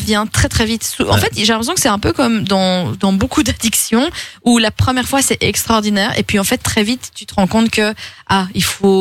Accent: Brussels, Brussels-Capital Region, Belgium; Parce que je suis une bruxelloise bilingue. Je fais du stand-up en flamand et en anglais aussi.

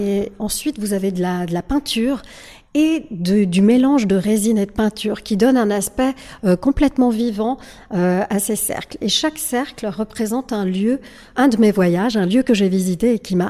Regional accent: Paris, Île-de-France, France; born there; Ensuite vous avez ici ma ville de naissance qui est Paris, donc je suis parisienne d'origine

